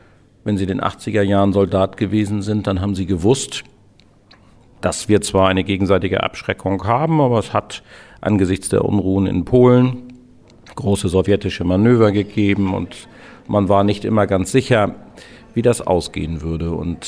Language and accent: German; Schleswig-Holstein, Germany; ich komme aus Rendsburg-Eckernförde in Schleswig-Holstein.